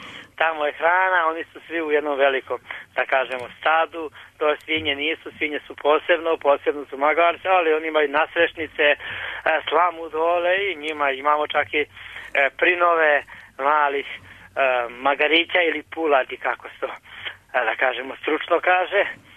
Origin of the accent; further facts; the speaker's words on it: Sremska Mitrovica, Vojvodina, Serbia; Ja kad sam bio dete, ovakve su bile zime i ledilo se i ledila se Sava. I Sava je ovde kod nas u Sremskoj Mitrovici.